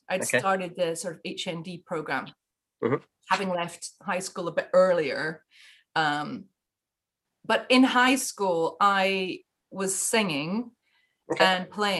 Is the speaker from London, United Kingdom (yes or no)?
no; Dundee, Scotland, United Kingdom; born there; Well, I was born in Dundee.